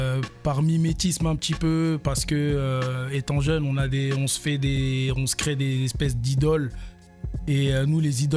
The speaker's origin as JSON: {"language": "French", "town": "Orléans", "region": "Centre-Val de Loire", "country": "France", "tie": "born there", "lives_now": "Tours, France", "said": "Je suis né à Orléans, ouais, je suis né à Orléans et ça fait maintenant 20 ans quasiment que je suis à Tours. Du moins la première fois que je suis arrivé à Tours c'était en 2001."}